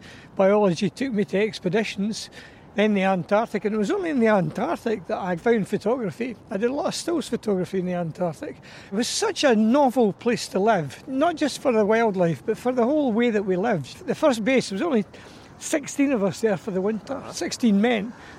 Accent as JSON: {"language": "English", "town": "Dunfermline", "region": "Scotland", "country": "United Kingdom", "tie": "born or raised there", "said": "I come from Dunfermline in Fife. That's where I was born and bred, and I lived there till I went to university. Went to university in Stirling"}